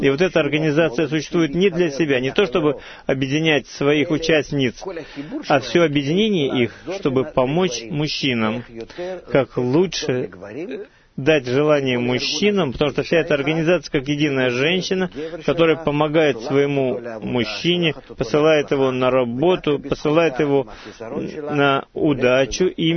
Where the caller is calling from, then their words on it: Ashdod, Southern District, Israel; из Ашдод.